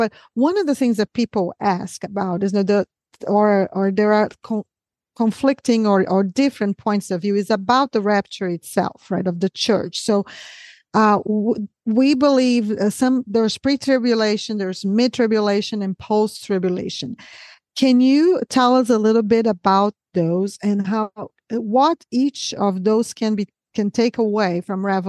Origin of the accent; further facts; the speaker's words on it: Brazil; I'm from Brazil